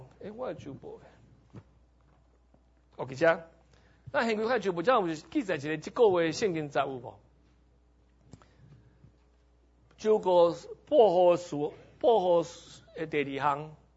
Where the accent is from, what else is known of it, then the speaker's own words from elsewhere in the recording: Taiwan; 因为我是台湾人，我敢安尼讲